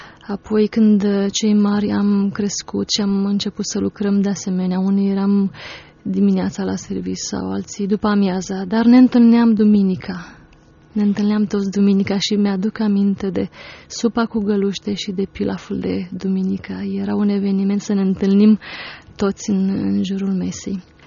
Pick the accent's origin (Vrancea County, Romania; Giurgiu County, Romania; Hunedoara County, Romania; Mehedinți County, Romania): Mehedinți County, Romania; Drobeta-Turnu Severin; Da, am 37 de ani, deloc sunt din Turnu Severin.